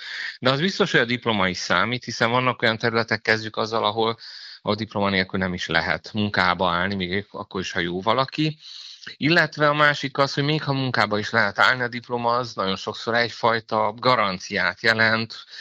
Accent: Romania

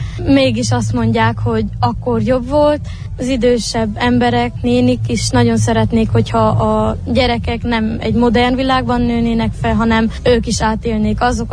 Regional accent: Küsmöd, Harghita, Romania; 15 éves, Küsmödről jöttem.

